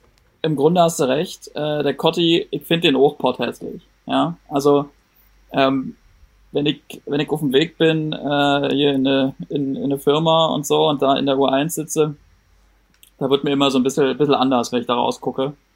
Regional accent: Berlin, Germany; Soll ich da mal was als Berliner zu sagen?

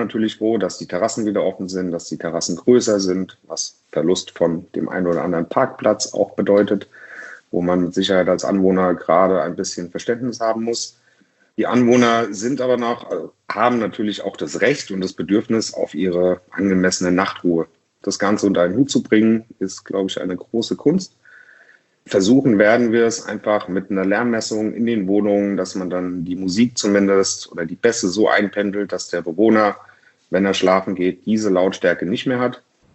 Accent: Mainz, Rhineland-Palatinate, Germany; natürlich auch in meiner Heimatstadt Mainz.

